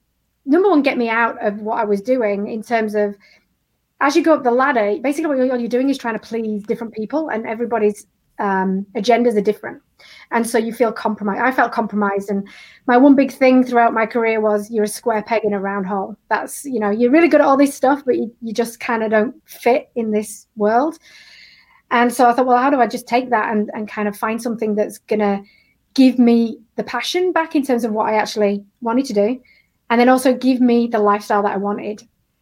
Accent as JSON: {"language": "English", "region": "Yorkshire and the Humber", "country": "United Kingdom", "tie": "born or raised there", "said": "probably as you can tell by my accent, I'm actually a British. So I was actually born and bred in Yorkshire in England."}